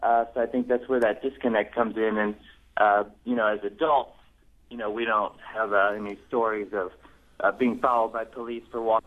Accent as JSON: {"language": "English", "town": "Oakville", "region": "Missouri", "country": "United States", "tie": "born or raised there", "said": "I grew up in Oakville, Missouri, of course"}